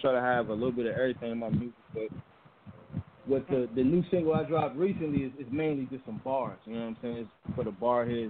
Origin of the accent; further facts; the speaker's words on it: Lynchburg, Virginia, United States; Yeah, man. I'm from Lynchburg, Virginia. You know what I'm saying?